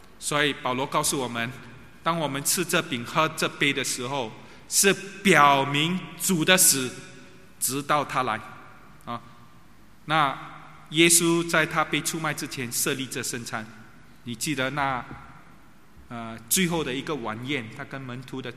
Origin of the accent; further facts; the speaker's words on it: Singapore; 我们新加坡人就叫做巴沙巴沙